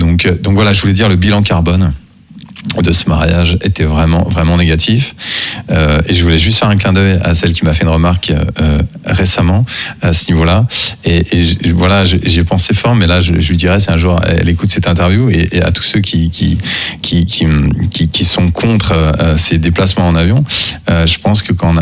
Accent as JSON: {"language": "French", "country": "France", "said": "qui me demande si je suis français. Je lui dis oui"}